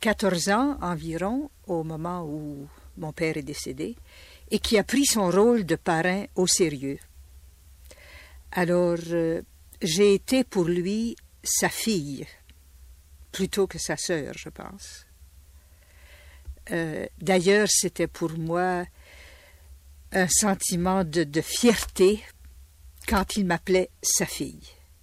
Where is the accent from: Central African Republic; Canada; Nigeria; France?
Canada; Sainte-Anne-des-Chênes, Manitoba; Je suis née au Manitoba, à Sainte-Anne-des-Chênes, un petit village qui est à environ 30 000 de Winnipeg.